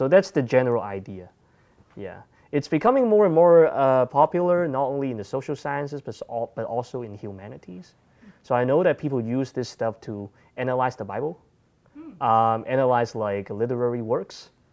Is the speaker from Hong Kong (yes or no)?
yes; Hong Kong; I mean, I'm from Hong Kong, so I know the region.